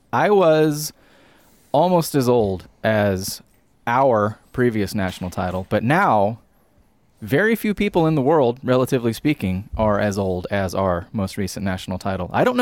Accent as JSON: {"language": "English", "region": "Georgia", "country": "United States", "tie": "born there", "said": "I was born in Georgia, unlike y'all."}